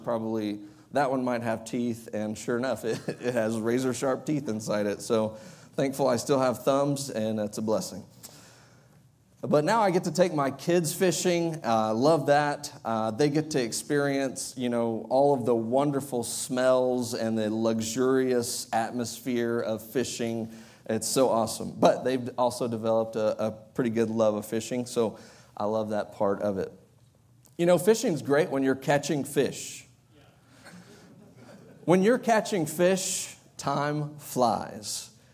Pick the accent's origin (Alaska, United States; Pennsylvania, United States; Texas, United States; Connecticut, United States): Texas, United States; growing up in East Texas. And sorry, that's West. East Texas, there we go. That's better.